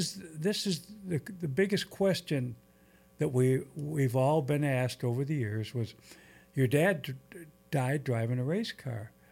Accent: Tinley Park, Illinois, United States; born there; See, I'm not a born Hoosier. We moved down there in 1971.

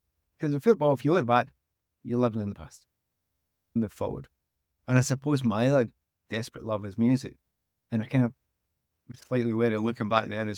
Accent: Glasgow, Scotland, United Kingdom; growing up in the East End of Glasgow, I loved it. I was really, really happy.

